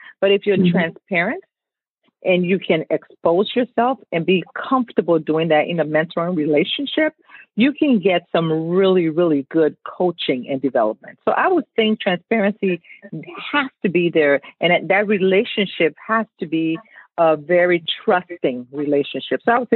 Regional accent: Monrovia, Montserrado, Liberia; now in Chicago, United States; I call Chicago home, but I'm from Monrovia, Liberia. But Chicago has been home for me since I landed here.

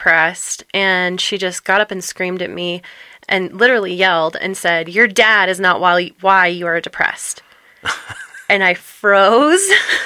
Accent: Moore, Oklahoma, United States; I grew up in Moore, Oklahoma, which is a really small town in Oklahoma.

